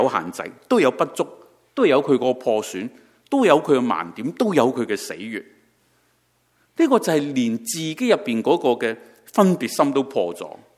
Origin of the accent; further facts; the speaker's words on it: Hong Kong; 即如果即大家都有香港背景的话，我们香港人讨论自己的生命